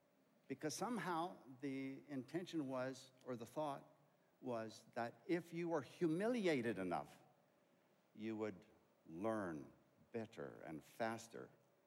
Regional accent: Zambia; also born or lived in Zimbabwe; So I grew up, I was born in Zimbabwe. My parents lived and worked in Zambia. And that's where I lived the first 16, almost 17 years of my life.

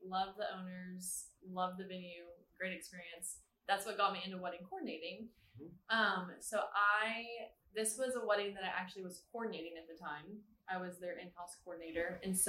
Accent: New Braunfels, Texas, United States; So I'm originally from New Braunfels.

